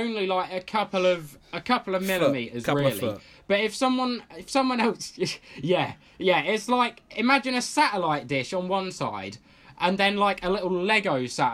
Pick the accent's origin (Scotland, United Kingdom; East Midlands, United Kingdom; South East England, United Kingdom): East Midlands, United Kingdom; South Lincolnshire originally. So South just a bit north of. I'm only 30. Yeah, about 30 minutes drive from King's Lynn.